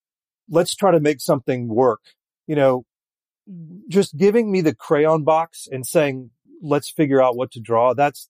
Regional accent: Louisiana, United States; Well, I'm doing a Sazerac piece because I'm from Louisiana, so I wanted to focus on that just purely because it's kind of a hometown cocktail.

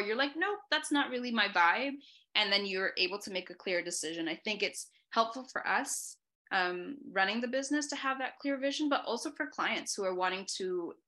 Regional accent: Vancouver, British Columbia, Canada; So I'm born and raised in Vancouver mostly. You know, I call Vancouver my home by far. My mom is from Hong Kong. She's born and raised there. My dad is Chinese Mauritian.

